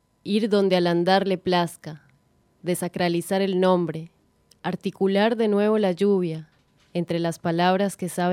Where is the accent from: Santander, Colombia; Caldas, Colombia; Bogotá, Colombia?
Bogotá, Colombia; moved away as an adult; now in Córdoba, Argentina; yo soy de Bogotá, Colombia. Llegué a Córdoba hace 6 años. Venía principalmente por 2 años a hacer una maestría en literatura y me capturó esta ciudad, así que aquí estoy.